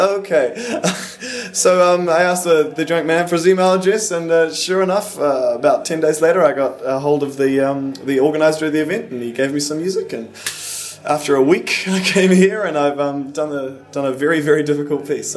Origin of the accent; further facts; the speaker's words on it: New Zealand; now in London, United Kingdom; I'm from New Zealand. I'm 21 and I've been playing violin for 18 years.